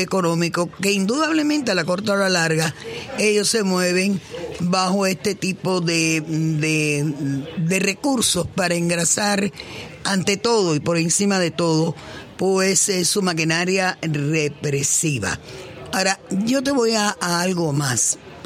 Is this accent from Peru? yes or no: no; Cuba; como cubanos